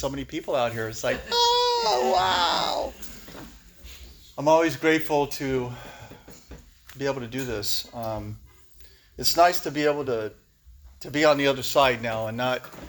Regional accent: Guadalupe, California, United States; As a child, I grew up. I grew up in Guadalupe, California, right here.

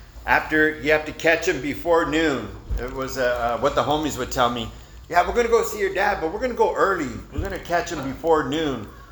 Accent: Santa Maria, California, United States; You know, I was born and raised right here in Santa Maria.

